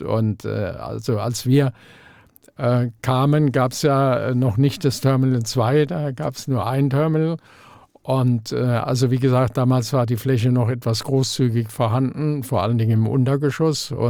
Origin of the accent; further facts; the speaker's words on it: Mannheim, Baden-Württemberg, Germany; ich komme aus Mannheim